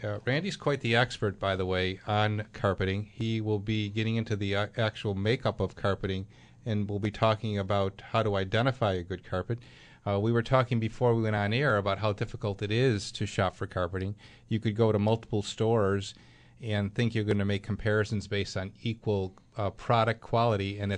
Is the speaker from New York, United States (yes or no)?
yes; New York, United States; Anybody who's born and bred in Western New York, like I am